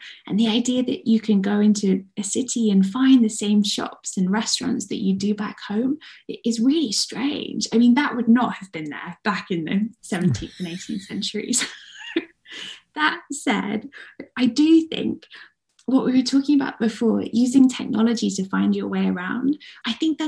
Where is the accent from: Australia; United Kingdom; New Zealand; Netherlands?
United Kingdom; As a British tourist, so much of it is totally unfamiliar